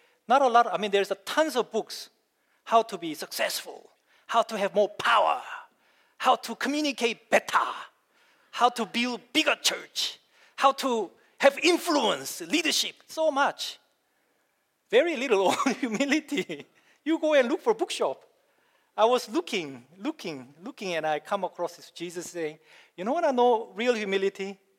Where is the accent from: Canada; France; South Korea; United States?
South Korea; I come from Korea. We have this culture of humility